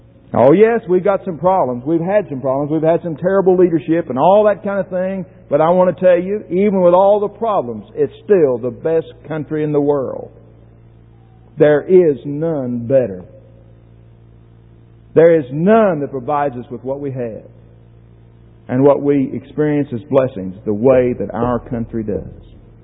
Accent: United States; I thank God that I'm an American and I'm a member of the United States.

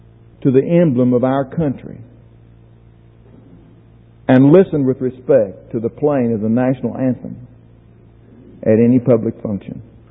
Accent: United States; I thank God that I'm an American and I'm a member of the United States.

